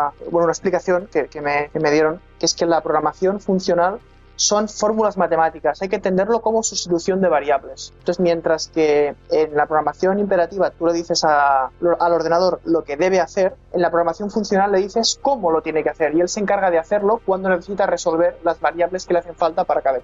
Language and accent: Spanish; Barcelona, Catalonia, Spain; soy de Barcelona, España.